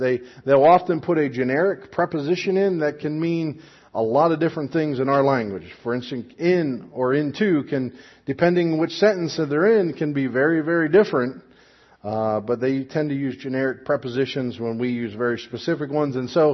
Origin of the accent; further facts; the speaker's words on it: Kellerville, United States; Little village over the ridge from Evendale that generally gets lumped together with Evendale, but we're from Kellerville.